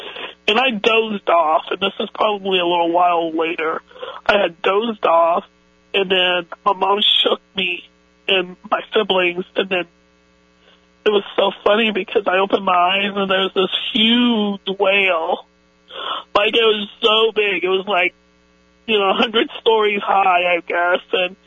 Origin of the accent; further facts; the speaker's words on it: Cuba; moved away; When we came from Cuba, you know, I had this feeling, you know, like someone's telling me something.